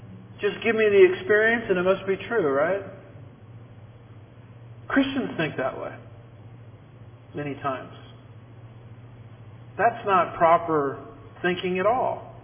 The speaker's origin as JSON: {"language": "English", "country": "United States", "said": "I am an American. I speak as an American."}